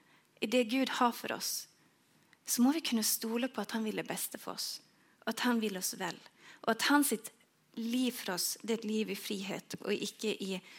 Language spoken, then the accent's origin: Swedish; northern Sweden, Sweden; Jag är ju från Nordsverige, det är kanske därför det blir så.